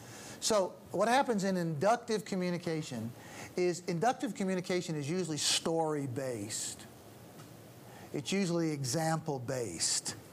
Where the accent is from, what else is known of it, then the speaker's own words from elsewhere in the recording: Missouri, United States; I come from Missouri, you know? That's the name of our state is called the Show Me State.